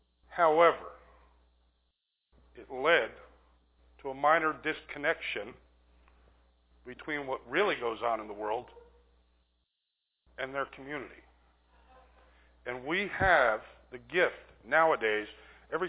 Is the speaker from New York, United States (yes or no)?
yes; New York City, New York, United States; but I was raised in New York City by a very popular Italian family.